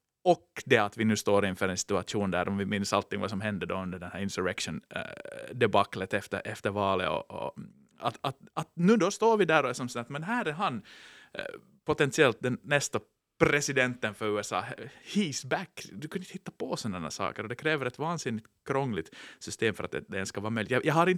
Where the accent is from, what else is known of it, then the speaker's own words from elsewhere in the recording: Finland; för min egen del, så tycker jag liksom att det är någonting ändå att liksom som finlandssvensk att finna glädje i här